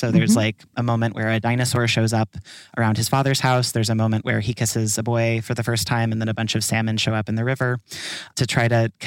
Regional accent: Olympia, Washington, United States; now in New York City, United States; I grew up in Olympia, Washington. I have watched the climate in that part of the world and also around New York City where I live now change in the last 10 years a lot.

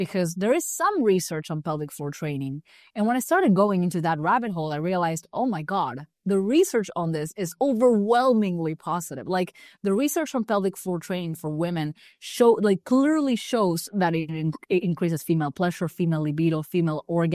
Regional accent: Buenos Aires, Argentina; English is a second language; I'm from Buenos Aires and the gyms where everything was closed.

